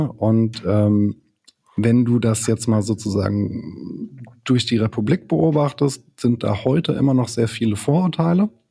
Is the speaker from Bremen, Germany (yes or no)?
no; Frankfurt, Hesse, Germany; ich komme aus Frankfurt. Ich bin sozusagen mit der Musik von den Jungs groß geworden.